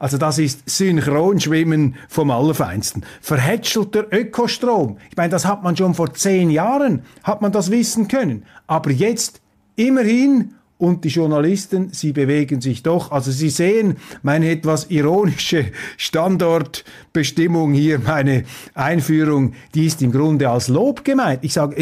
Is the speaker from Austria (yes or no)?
no; Switzerland; Dafür habe ich Verständnis als Schweizer.